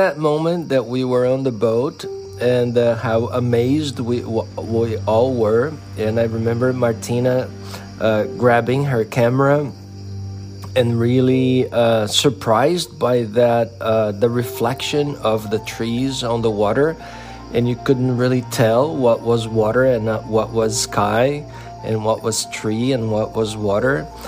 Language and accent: English; Brazil; now in Santa Cruz, United States; I come from Brazil.